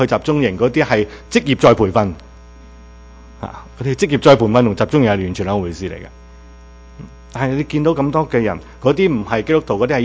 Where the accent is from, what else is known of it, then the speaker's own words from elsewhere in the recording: China; 当我自己身为一个中国人，我都是关心爱我自己的祖国，爱我的同胞。